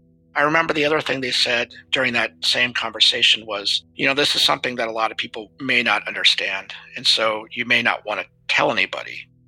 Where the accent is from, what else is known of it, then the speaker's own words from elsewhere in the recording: St. Paul, Minnesota, United States; also born or lived in Oklahoma / Columbia, Missouri; I was born in Oklahoma, and then we moved to Columbia, Missouri, where my brother was born. And then we moved to a suburb of St. Paul in Minnesota.